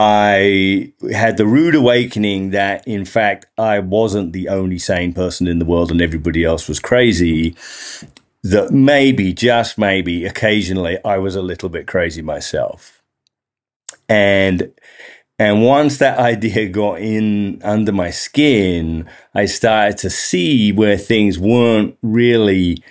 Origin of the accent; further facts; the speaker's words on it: England, United Kingdom; moved away as an adult; now in United States; you may already have spotted I have an accent. You know, I'm English, an Englishman living abroad here in upstate New York, been here for 25 years.